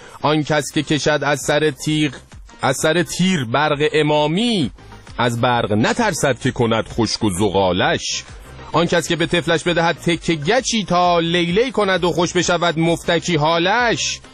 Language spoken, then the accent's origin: Persian; Iran; ما ایرانیام